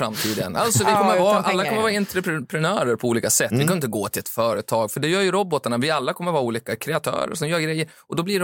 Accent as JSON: {"language": "Swedish", "town": "Timrå", "region": "Västernorrland County", "country": "Sweden", "said": "som i lägenheter som såg ut som där jag kommer från, Timrå, där hade de en bastu."}